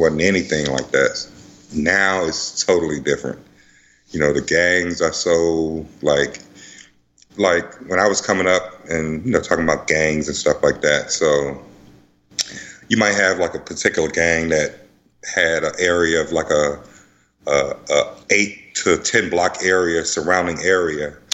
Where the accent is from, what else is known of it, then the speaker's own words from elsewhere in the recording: Chicago, Illinois, United States; I was born in Chicago.